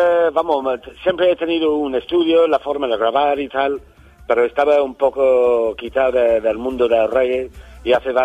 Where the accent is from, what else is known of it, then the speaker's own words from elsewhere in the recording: England, United Kingdom; Spanish is a second language; yo soy del norte de Inglaterra, y la verdad de dónde soy yo, pues, por así decirlo